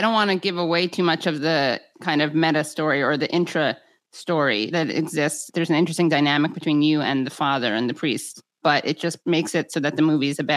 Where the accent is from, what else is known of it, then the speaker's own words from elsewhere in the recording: United States; English is a second language; couldn't believe that I spoke Spanish because I'm American.